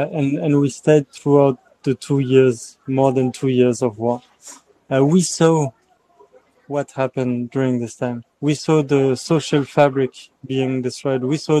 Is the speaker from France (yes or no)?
yes; Paris, Île-de-France, France; I'm from Paris.